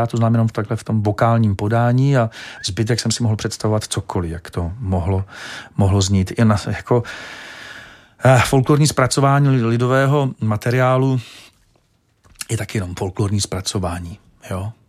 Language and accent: Czech; Moravian-Silesian Region, Czechia; jsem z Beskyd, jsem ze severu